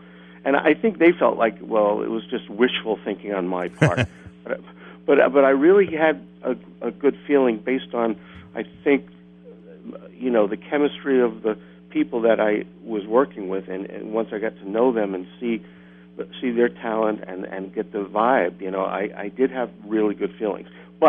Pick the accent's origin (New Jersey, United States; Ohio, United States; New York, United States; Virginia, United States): New York, United States; Brooklyn; Well, I grew up in Brooklyn